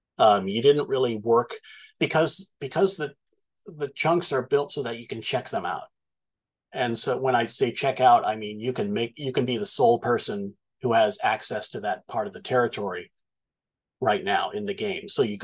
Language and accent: English; Santa Monica, California, United States; I grew up in Santa Monica